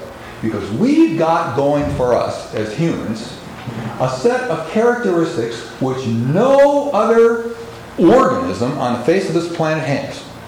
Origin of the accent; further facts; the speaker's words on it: Wisconsin, United States; a great forester, conservationist from my home state of Wisconsin